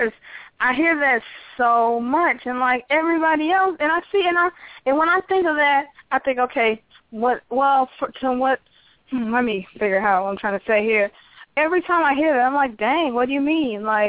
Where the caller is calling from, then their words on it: St. Louis, Missouri, United States; from St. Louis.